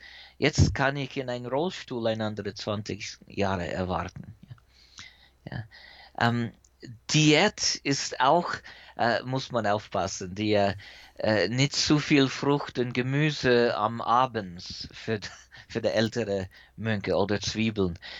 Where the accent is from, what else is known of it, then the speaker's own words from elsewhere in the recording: United States; German is a second language; now in Germany; weil ich bin Amerikaner